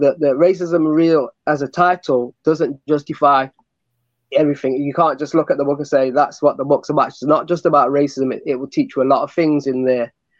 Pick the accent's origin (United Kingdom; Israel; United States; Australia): United Kingdom; Nottingham, East Midlands; born there; I was born in Nottingham, the UK, and Nottingham's famous for Robin Hood.